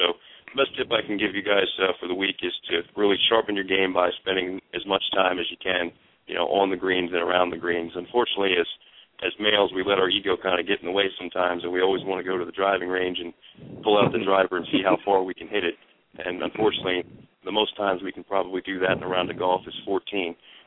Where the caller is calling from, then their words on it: Baltimore, Maryland, United States; and certainly I'm calling from Baltimore